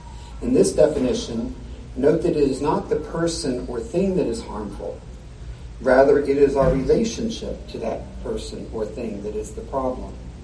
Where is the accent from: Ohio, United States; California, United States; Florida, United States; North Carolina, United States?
Ohio, United States; Cleveland; met in my hometown, Cleveland, Ohio.